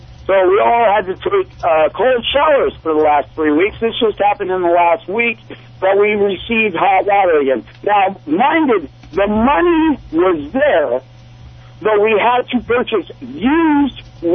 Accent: Los Gatos, California, United States; now in Santa Cruz, United States; I've been here for 10 years. I'm originally from Los Gatos, California.

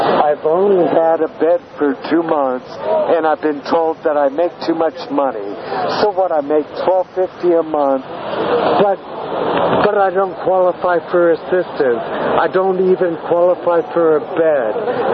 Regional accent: Santa Barbara, California, United States; now in San Francisco, United States; I'm from Santa Barbara, California, and what I must say to you is that I'm here in San Francisco.

